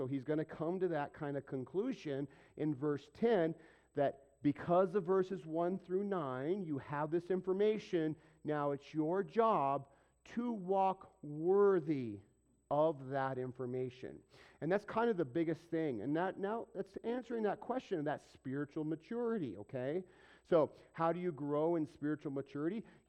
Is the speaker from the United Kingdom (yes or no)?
yes; England, United Kingdom; Spanish is, in my opinion, because I'm English, backwards.